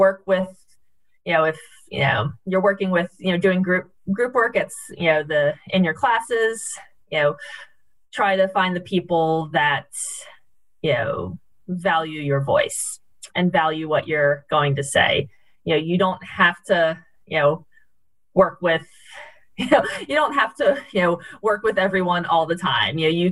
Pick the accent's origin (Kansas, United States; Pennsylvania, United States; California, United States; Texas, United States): Pennsylvania, United States; But I grew up near Philadelphia, which is a bit of a rowing hub in the U.S.